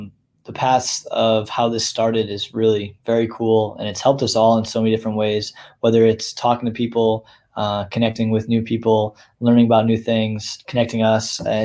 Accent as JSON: {"language": "English", "town": "Buffalo", "region": "New York", "country": "United States", "said": "I always say I'm from Buffalo, New York, and I never, ever would have thought I would be living in Tucson, Arizona for college"}